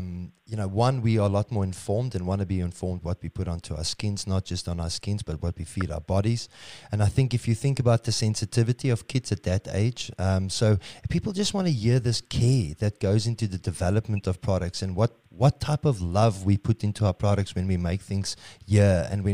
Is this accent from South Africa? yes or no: yes; South Africa; that you can't just ask for some emotional support, being South African, but product has to be good.